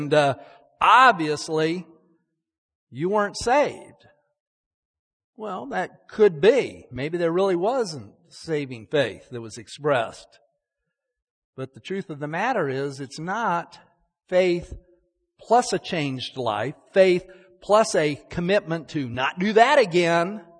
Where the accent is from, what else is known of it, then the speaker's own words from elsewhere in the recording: Salt Lake City, Utah, United States; Most of you know I grew up in Salt Lake City. Salt Lake City is the headquarters of the Mormon Church, the Church of Jesus Christ of Latter-day Saints.